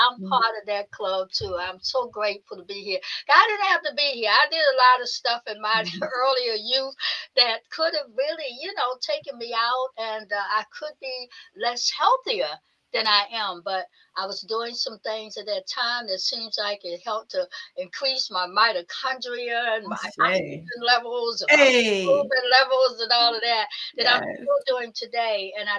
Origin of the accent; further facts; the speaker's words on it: Washington, District of Columbia, United States; Yes, I'm a native Washingtonian. I have moved from D.C. I didn't want to move from D.C. I absolutely love my hometown.